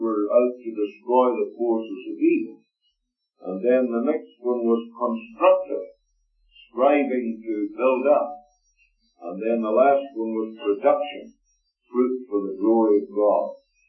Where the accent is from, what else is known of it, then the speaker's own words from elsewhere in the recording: Canada; I'm a Canadian, of course.